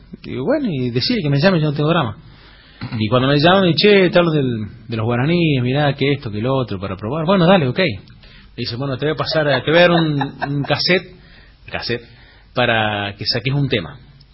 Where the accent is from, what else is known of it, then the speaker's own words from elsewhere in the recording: Cruz Alta, Córdoba, Argentina; si regresaba a mi pueblo, Cruz Alta, iba a terminar